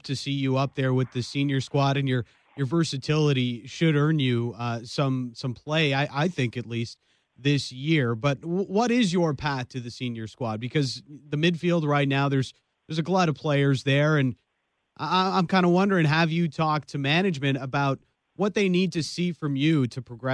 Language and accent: English; Woodbridge, Ontario, Canada; First home game up in Vaughan, up in my hometown, Woodabridge.